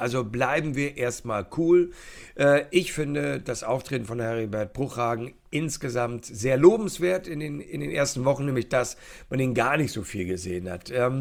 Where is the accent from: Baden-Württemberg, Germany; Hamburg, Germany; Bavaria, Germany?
Hamburg, Germany; als Hamburger